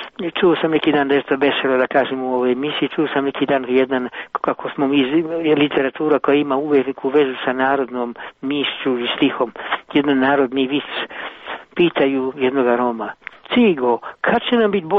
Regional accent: Mostar, Federation of Bosnia and Herzegovina, Bosnia & Herzegovina; born there; ja sam se vratio prije 2,5 godine da bi bio prisutan, već sam bio 2 puta u Beogradu, bio sam u Sarajevu, u mom rodnom gradu, Mostaru

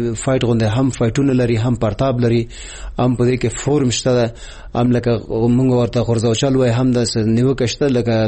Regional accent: Afghanistan; مونږ افغانان یو

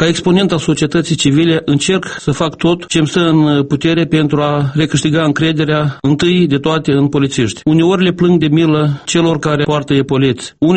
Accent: Cioara, Hîncești District, Moldova; born or raised there

